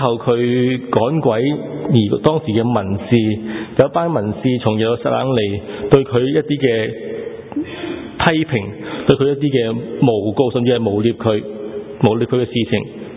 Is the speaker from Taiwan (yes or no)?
no; China; 其实这个观念我们中国人不陌生的，为什么？因为中国人也都有同样观念，我们的皇帝历代叫做天子。